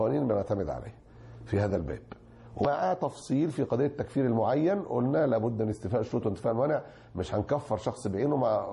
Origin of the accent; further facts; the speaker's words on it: Egypt; الحملة التي تمت عندنا في مصر